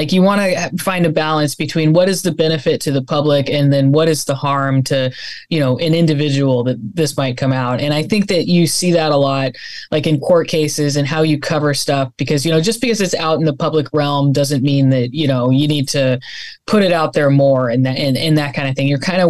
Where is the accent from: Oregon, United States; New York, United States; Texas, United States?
Oregon, United States; Corvallis; I grew up in Oregon, Corvallis, Oregon, and went to school at University of Oregon